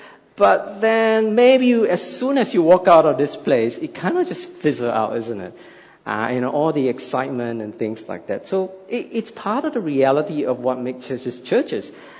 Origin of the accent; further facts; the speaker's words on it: Singapore; growing up in Singapore, I had no idea what a prairie is, right? Singapore is just a small island, no land, nothing.